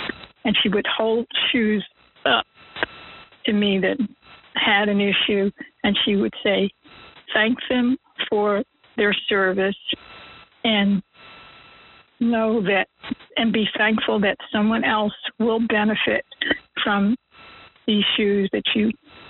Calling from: New Jersey, United States; I am calling from New Jersey.

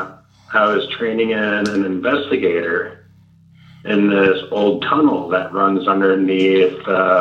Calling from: Moorhead, Minnesota, United States; I live in Minnesota.

